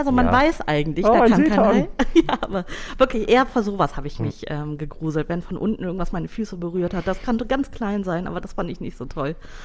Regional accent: Ratingen, North Rhine-Westphalia, Germany; Ich komme ursprünglich aus Ratingen und Ratingen liegt gar nicht so weit weg von Mülheim an der Ruhr.

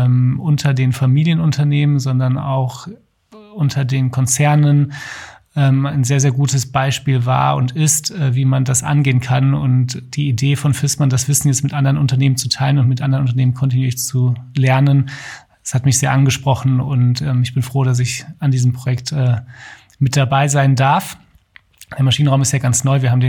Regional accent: Duisburg, North Rhine-Westphalia, Germany; Ich komme ursprünglich aus Duisburg, bin dort aufgewachsen im Dunstkreis eines Familienunternehmens, das mein Onkel und eine andere Familie zusammen gegründet haben.

